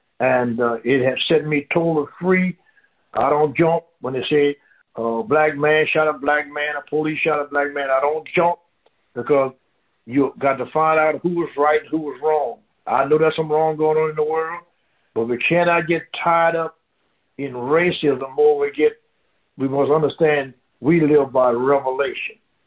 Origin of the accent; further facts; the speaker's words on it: Deep South, United States; I'm from the Deep South, and I've had scales over my eyes for a long time